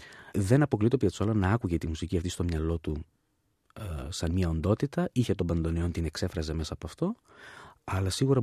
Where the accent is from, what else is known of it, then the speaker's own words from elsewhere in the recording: Greece; Εγώ είμαι Έλληνας.